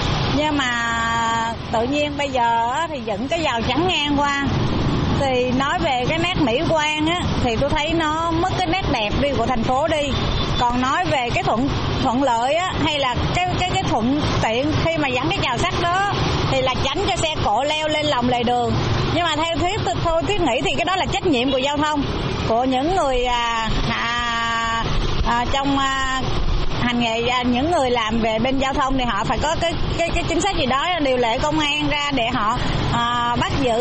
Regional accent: Saigon, Ho Chi Minh City, Vietnam; Theo suy nghĩ của tôi á, thì tôi là người dân Sài Gòn.

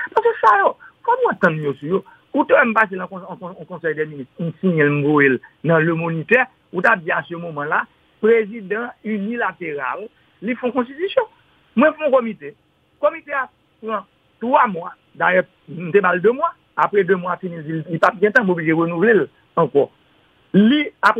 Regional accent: Haiti; Je suis un haïtien

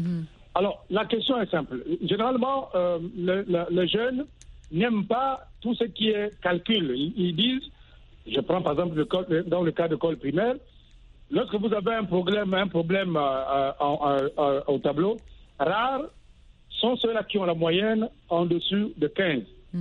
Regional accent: Gabon; Vous savez, chez nous au Gabon par exemple

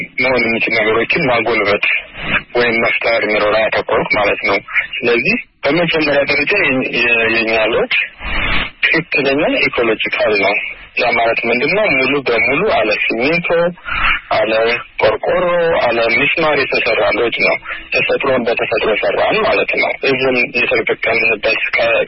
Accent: Addis Ababa, Ethiopia; also born or lived in West Gojjam; ምዕራብ ጎጃም በገዳሙት ወረዳ ነው የተወለድኩት። ጣመ ጊዮርጊስ የሚባል ቤተክርስቲያን አለ እዛ አካባቢ። በ8 ዓመቴ ወደ አዲስ አበባ ወንድሞች አመጡኝ የተሻለ ትምህርት እንድማር

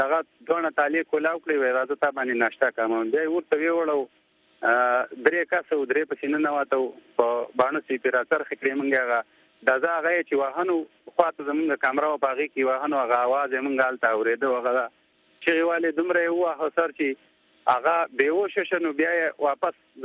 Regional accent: Khyber Pakhtunkhwa, Pakistan; مونږ د کی پی کی خیبر پختونخوا اپر دې سره تعلق ساتو.

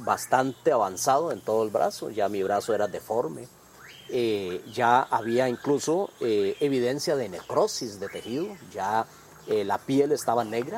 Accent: Costa Rica; Soy biólogo costarricense

